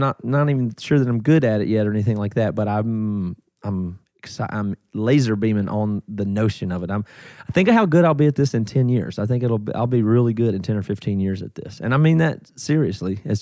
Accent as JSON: {"language": "English", "region": "South Carolina", "country": "United States", "lives_now": "Seattle, United States", "said": "But I'm from South Carolina originally."}